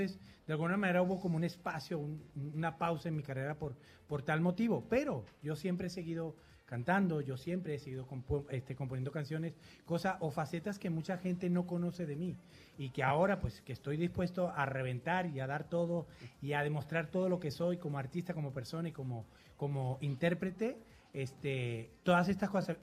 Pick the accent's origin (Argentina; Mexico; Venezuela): Venezuela; born there; Yo, por decreto y por derecho, soy también español. Nací en Venezuela, orgullosamente soy venezolano y español.